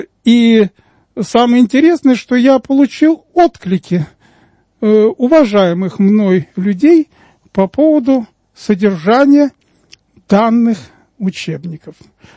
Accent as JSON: {"language": "Russian", "region": "Moscow", "country": "Russia", "tie": "born or raised there", "said": "коренной москвич, всю жизнь прожил в этом районе"}